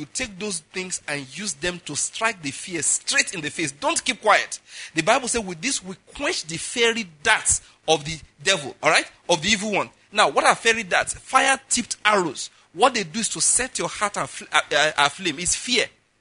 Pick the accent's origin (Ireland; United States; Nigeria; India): Nigeria; Owo, Ondo; now in Enugu, Nigeria; those days in my hometown in Owo, in Ondo State